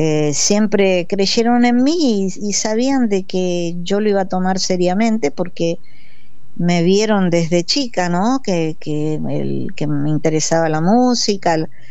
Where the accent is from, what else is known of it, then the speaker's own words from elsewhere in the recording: Paso del Rey, Buenos Aires Province, Argentina; Yo crecí en Paso del Rey y Hermosa, la verdad que mi infancia, mi adolescencia fueron muy lindas, las viví plenamente en Paso del Rey, porque era un pueblo sumamente tranquilo.